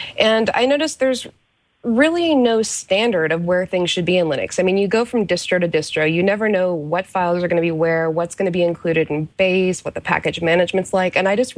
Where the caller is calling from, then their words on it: Sunnyvale, California, United States; Sunnyvale, California.